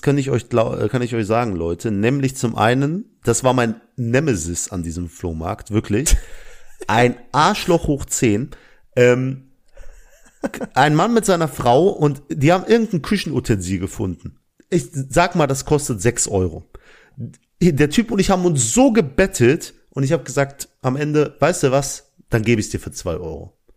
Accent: Pakistan; Ich bin ja auch Pakistaner. Ich darf Ausländerdeutsch.

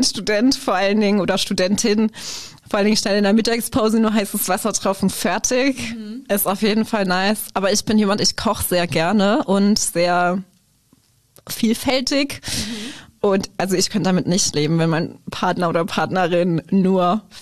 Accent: Germany; Also ich bin ja aus Deutschland, wo Bier ja auch schon ein großes Thema ist.

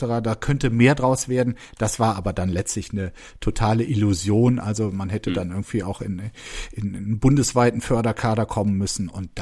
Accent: Bergisch Gladbach, North Rhine-Westphalia, Germany; Ich komme auch nicht aus Mönchengladbach, sondern aus Bergisch Gladbach.

